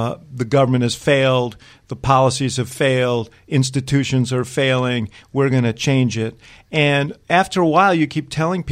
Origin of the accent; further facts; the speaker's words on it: United States; And I'll just say it won't make me popular as an American.